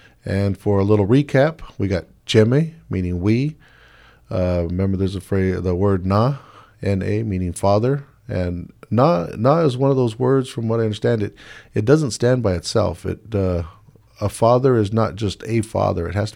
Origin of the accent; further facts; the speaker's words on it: Pala, California, United States; I'm just trying to show off what I was taught as a child growing up in Pala.